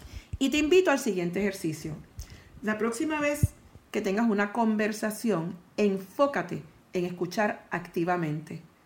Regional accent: Puerto Rico; Y como latinos, como puertorriqueños, sabemos que somos bien apasionados sobre nuestras convicciones

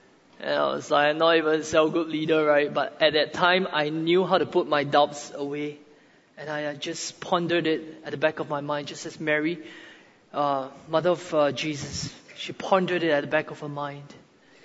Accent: Singapore; I'm from Singapore.

